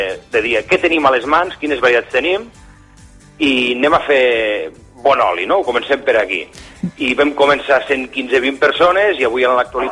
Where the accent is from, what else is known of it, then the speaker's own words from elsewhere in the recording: Catalonia, Spain; per la gent que som del Pallars